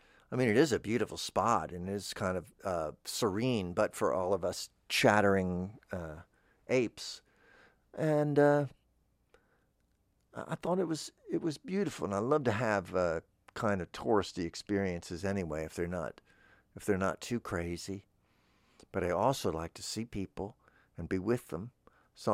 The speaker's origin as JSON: {"language": "English", "region": "Kentucky", "country": "United States", "said": "so I said fried chicken because I'm from Kentucky."}